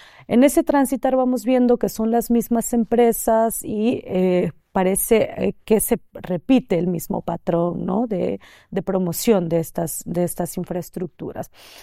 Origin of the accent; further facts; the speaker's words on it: Oaxaca, Mexico; yo vengo del Istmo de Tehuantepec, soy de ahí, soy originaria de ahí, y pues también pertenezco a un colectivo de jóvenes zoques, del pueblo zoque